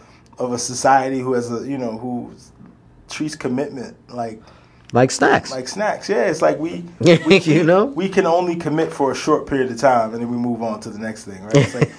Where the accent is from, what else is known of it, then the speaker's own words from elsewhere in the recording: Brooklyn, New York, United States; when I was a kid growing up in Brooklyn, I could have a dollar and go ham in the corner store on some snacks.